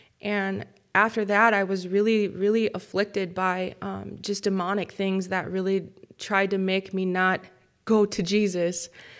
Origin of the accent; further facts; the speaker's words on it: Redcliffe, Wisconsin, United States; I grew up in Redcliffe, Wisconsin for my entire life. You know, I went back and forth. I left, and then I came back, and then I left and came back.